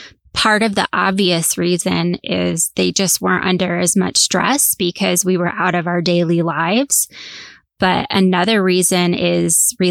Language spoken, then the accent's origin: English; United States; A lot of years, we would all of us drive to Florida, which I grew up on the Northeast coast.